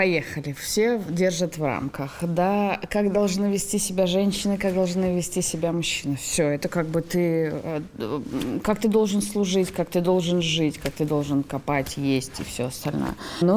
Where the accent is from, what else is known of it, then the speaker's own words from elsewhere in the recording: Urals, Russia; я сама с Урала, там, с Лекамска